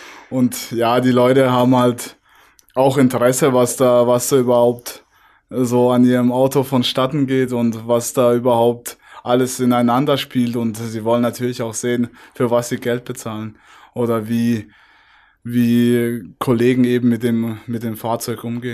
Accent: Baden-Württemberg, Germany; now in Bayreuth, Germany; habe ja eigentlich zwei Heimatorte, sage ich jetzt mal. Das ist einmal in Baden-Württemberg, wo ich aufgewachsen bin, wo auch meine Eltern noch sind. Aber absolut meine Wahlheimat ist Bayreuth geworden.

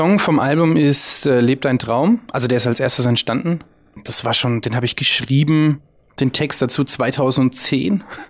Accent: Bavaria, Germany; Ursprünglich alle aus dem Landkreis Kronach.

